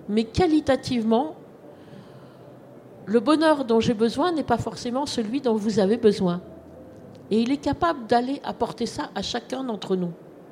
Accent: Grenoble, Auvergne-Rhône-Alpes, France; Alors, moi, je suis de Grenoble, je ne suis pas de Lyon

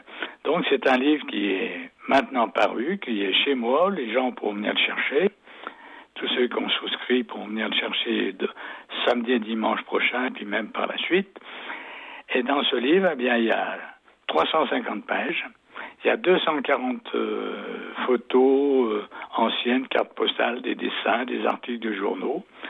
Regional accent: Saint-Jean-de-Couze, Nouvelle-Aquitaine, France; Et ensuite, j'ai quitté Saint-Jean-de-Couze en 1961, après le certificat d'études. Je suis allé en apprentissage et là encore, je suis tombé dans une bonne famille à Châteauneuf

